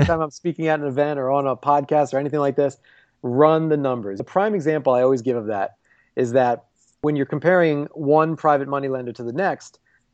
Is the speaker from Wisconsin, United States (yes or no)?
no; Philadelphia, Pennsylvania, United States; It just so happens I'm from Philly.